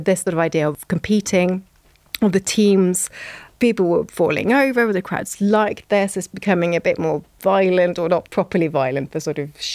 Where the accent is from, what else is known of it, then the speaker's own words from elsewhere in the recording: Norway; I used to love ice skating growing up in Norway.